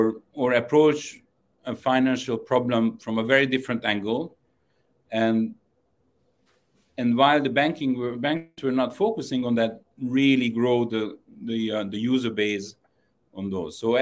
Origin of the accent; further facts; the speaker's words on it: Hungary; English is a second language; also born or lived in France / Spain / United Kingdom / Vienna; I'm from Hungary. Went to school in France and Spain. Mm-hmm. Worked in the UK, in Vienna, in Zurich, and lived in LA. So I'm quite international